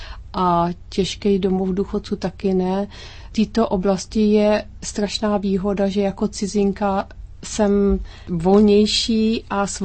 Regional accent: Finland; Czech is a second language; jsem z Evropy

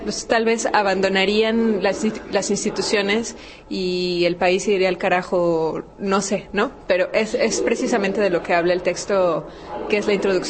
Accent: Mexico; Como que, como mexicanos, ¿qué vamos a hacer al respecto?

